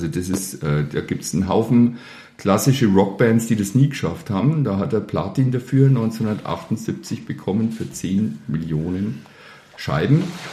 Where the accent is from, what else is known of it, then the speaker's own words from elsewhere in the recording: Bavaria, Germany; als bei uns in Oberfranken Topwurst.